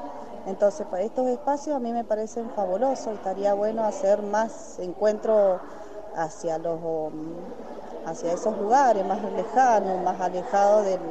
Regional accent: Lavalle, Mendoza, Argentina; soy del Paramillo, La Valle.

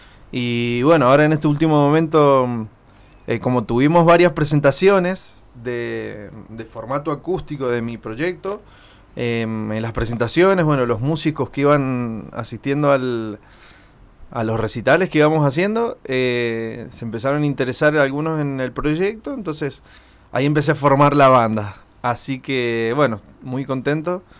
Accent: 3 de Mayo, Mendoza, Argentina; soy de acá de La Valle, soy de 3 de Mayo, me crié ahí. No nací acá en La Valle, pero mi abuelo sí. Y mis hermanos todos viven acá. Y bueno, tengo mis mejores amigos acá en La Valle, así que soy lavallino.

